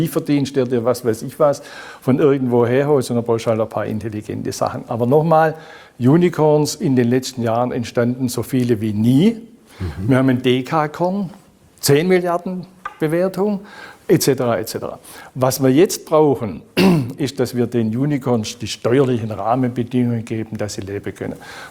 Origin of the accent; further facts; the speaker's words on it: Baden-Württemberg, Germany; Es gibt nirgends so viele wie in meiner Heimatregion. Nirgends so viele wie in Baden-Württemberg.